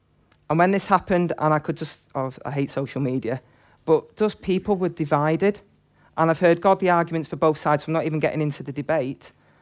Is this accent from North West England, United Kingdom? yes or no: yes; Manchester, North West England, United Kingdom; And this is growing up in Manchester, this isn't anything I've seen in Liverpool